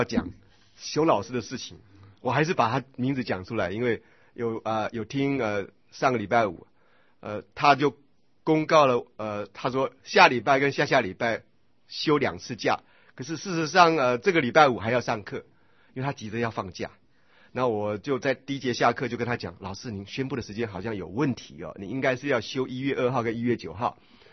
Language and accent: Chinese; Taiwan; 他们一听我讲普通话就确定我是台湾人